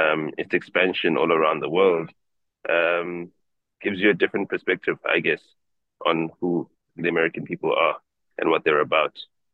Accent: Johannesburg, Gauteng, South Africa; Yeah, I had to find some South African vibes here, so I'm sitting in the park. My hometown, my home city in Johannesburg is the world's largest man-made forest, by the way.

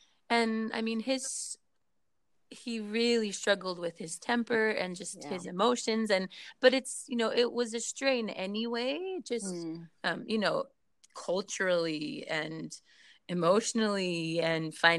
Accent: San Diego, California, United States; also born or lived in Utah; So really, I grew up in San Diego.

